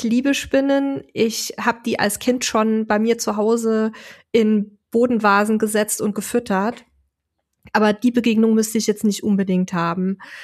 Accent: Bavaria, Germany; sage ich mal, wie man bei uns in Bayern sagt.

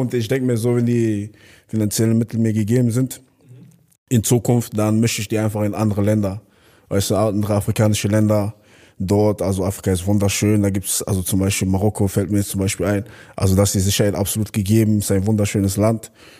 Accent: Bergheim, North Rhine-Westphalia, Germany; ich komme aus einer kleinen Stadt, ich komme aus Bergheim. Ja, und es ist quasi ein Dorf.

